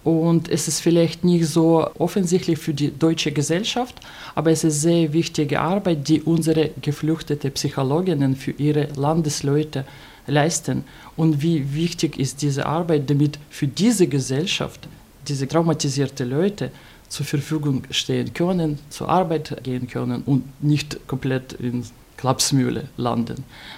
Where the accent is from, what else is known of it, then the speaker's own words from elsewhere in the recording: Germany; Ich bin Deutsche. Meine Ahnen haben viel Schlimmeres von Russen erlebt.